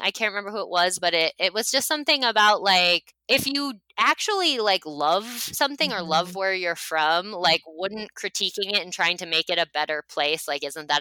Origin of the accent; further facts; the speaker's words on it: United States; I mean, even the United States of America, like I am from the United States.